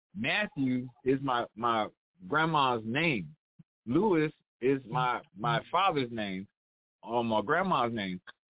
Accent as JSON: {"language": "English", "town": "Frankfurt", "region": "Hesse", "country": "Germany", "said": "I came from Frankfurt, Germany."}